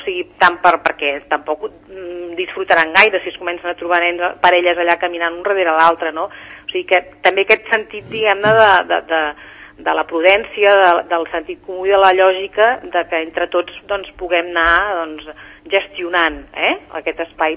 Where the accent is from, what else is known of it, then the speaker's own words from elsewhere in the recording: Sant Cugat, Catalonia, Spain; jo també sóc de Sant Cugat